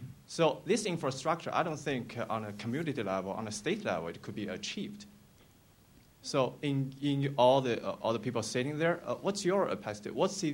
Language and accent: English; China; English is a second language; I'm from China